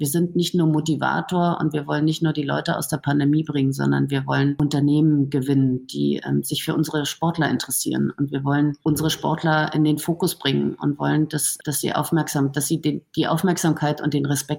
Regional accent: Germany; bin Fußballtrainer und vielleicht auch im Moment nicht in Deutschland, aber ich bin dabei und ich bin Deutscher und ich mache da mit.

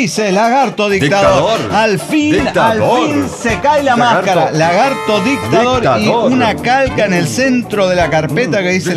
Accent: Guadalajara, Jalisco, Mexico; de Guadalajara, Guadalajara.

